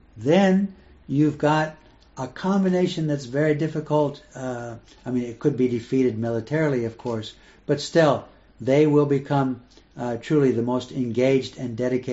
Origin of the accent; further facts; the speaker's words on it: Ohio, United States; I'm from Ohio, in Cleveland is one of the major cities